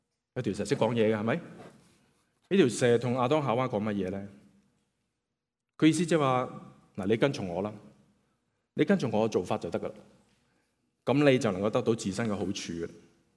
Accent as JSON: {"language": "Cantonese", "town": "Yuen Long", "region": "New Territories", "country": "Hong Kong", "said": "我是元朗人，我是围村的元朗人，我围到我是围村的元朗人，"}